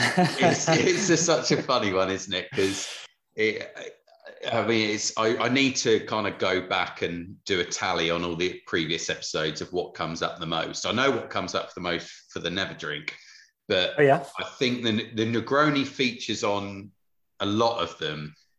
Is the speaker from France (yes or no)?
yes; Paris, Île-de-France, France; So growing up in Paris, like, I always find it interesting, like, the kind of the drink of the younger people